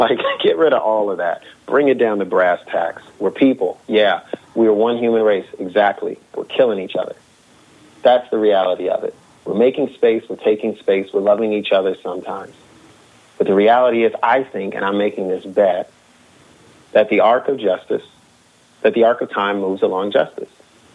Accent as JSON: {"language": "English", "country": "United States", "said": "Isn't this a great American country? Now, I'm an American, so I hope it is great, right?"}